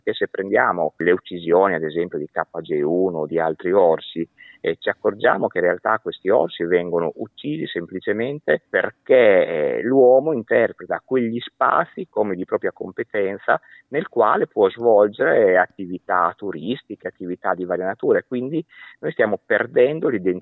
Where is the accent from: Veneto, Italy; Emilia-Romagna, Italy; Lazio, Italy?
Emilia-Romagna, Italy; Bologna; born there; sono nato sì a Bologna, però sono vissuto in un piccolo paesino, mio padre aveva una campagna, aveva la terra, quindi sono cresciuto a contatto con la natura